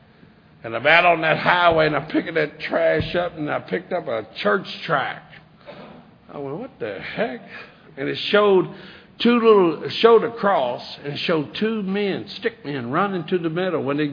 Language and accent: English; Kentucky, United States; I'm a redneck from Western Kentucky. The East, the West, they don't mix.